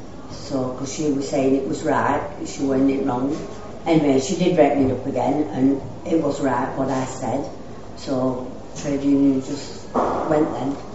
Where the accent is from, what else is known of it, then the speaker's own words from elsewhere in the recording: Blackburn, North West England, United Kingdom; I come from Blackburn originally